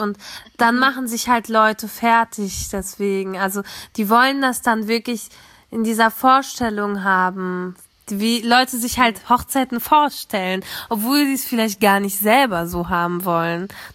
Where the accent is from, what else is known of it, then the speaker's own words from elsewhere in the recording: Germany; born there; für mich als Mensch mit Migrationshintergrund. Ich bin zwar in Deutschland geboren